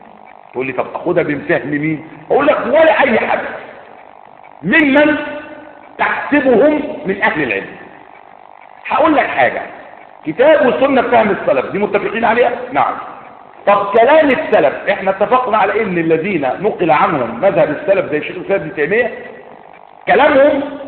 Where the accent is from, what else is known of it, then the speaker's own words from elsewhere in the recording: Egypt; كل اللي عندنا في مصر طلبة علم إن شاء الله من أهل السنة